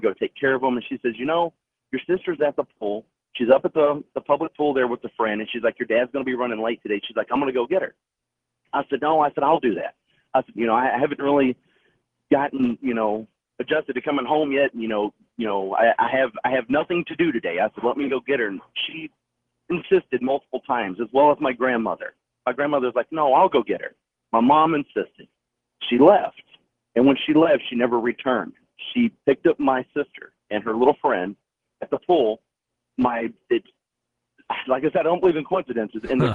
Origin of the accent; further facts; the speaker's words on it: Blue Ridge, Georgia, United States; I'm originally from Blue Ridge, Georgia, small town, North Georgia.